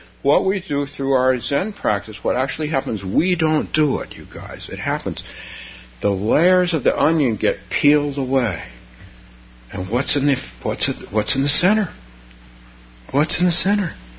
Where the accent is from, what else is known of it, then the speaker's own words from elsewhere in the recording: the West, United States; and I'm from the West, but I'm not from Texas.